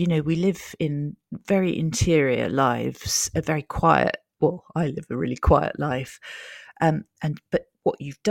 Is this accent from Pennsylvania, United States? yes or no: no; New York, United States; born there; I was born in New York and my parents lived there for 12 years. So we're very attached to it as a city.